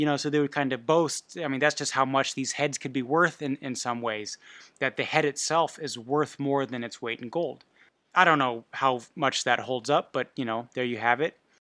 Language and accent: English; Bavaria, Germany; English is a second language; it's just where I was raised in Bavaria